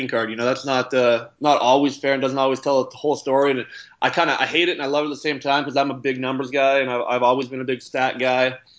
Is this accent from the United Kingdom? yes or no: no; Canada; that's actually how I kind of, well, I grew up in Canada where.